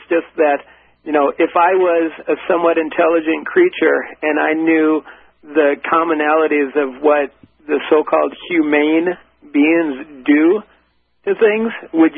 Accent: United States; That's we have our own word for it, and I couldn't find it because I am Native American.

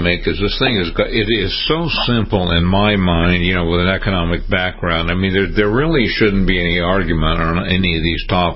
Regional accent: United States; Because I'm an American and I'm proud of it.

